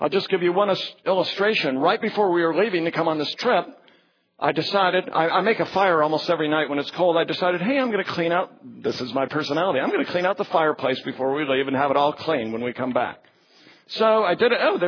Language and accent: English; Salem, Oregon, United States; My dad was a nurseryman. I grew up outside of Salem, Oregon.